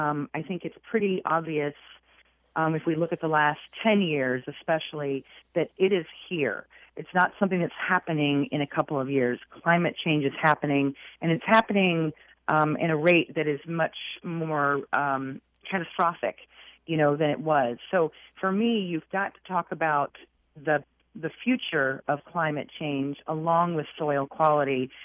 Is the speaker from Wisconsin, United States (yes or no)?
no; Georgia, United States; now in Iowa, United States; I'm originally from Georgia, so when you mentioned peaches, I was like, really?